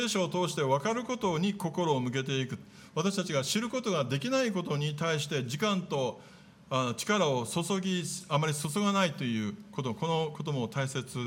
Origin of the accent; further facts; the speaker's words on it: Kyoto, Japan; 皆さん私京都の人間なので、